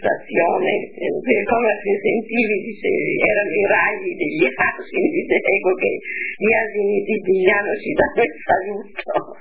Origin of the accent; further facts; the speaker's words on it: Rijeka, Primorje-Gorski Kotar County, Croatia; born there; Sono nata a Fiume il 27 marzo del 1931, da papà Pasquale e mamma Nella.